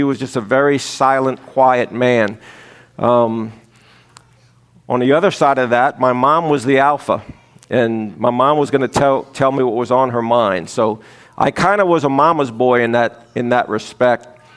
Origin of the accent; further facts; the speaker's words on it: New Orleans, Louisiana, United States; Born and raised in South Louisiana, New Orleans.